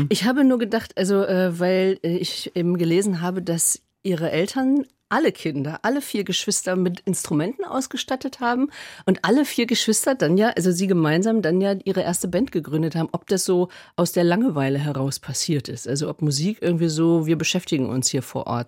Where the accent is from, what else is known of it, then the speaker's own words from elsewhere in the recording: Lower Saxony, Germany; Bei uns zu Hause in Niedersachsen sagt man Lütt, wenn was sehr, sehr, sehr klein ist.